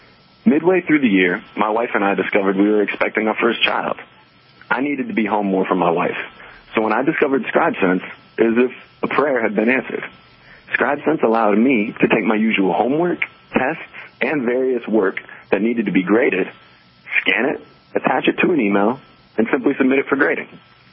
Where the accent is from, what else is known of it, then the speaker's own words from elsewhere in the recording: Minnesota, United States; born there; now in Houston, United States; Well, I'm actually from the Midwest. I was born in Minnesota, to be specific. And I'm also actually a sixth grade teacher and a basketball coach in Houston, Texas.